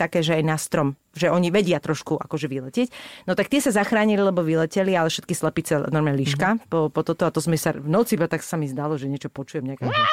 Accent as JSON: {"language": "Slovak", "town": "Bratislava", "region": "Bratislava Region", "country": "Slovakia", "said": "Mala som to šťastie, že som z Bratislavy, bývala som normálne ešte u našich"}